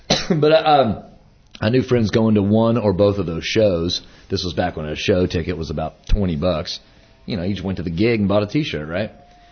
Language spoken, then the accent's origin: English; Dallas, Texas, United States; in my hometown of Dallas, two forces collided